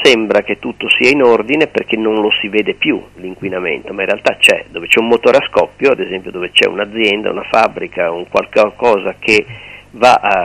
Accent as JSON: {"language": "Italian", "town": "Genoa", "region": "Liguria", "country": "Italy", "said": "Si può fare a costo zero, lo ribadisco come genovese"}